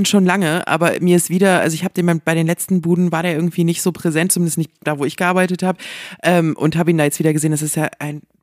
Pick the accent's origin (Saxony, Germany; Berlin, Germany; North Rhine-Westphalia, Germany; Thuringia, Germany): North Rhine-Westphalia, Germany; Essen; Sagte ich, ach guck, ich auch. Und dann hatten wir direkt so eine Essener Süden-Verbindung.